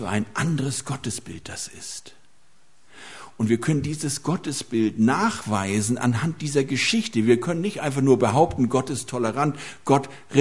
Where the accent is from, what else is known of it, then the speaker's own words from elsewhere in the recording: Schleswig-Holstein, Germany; Ich stamme aus Schleswig-Holstein, falls es jemand an meiner Sprache noch nicht gemerkt hat.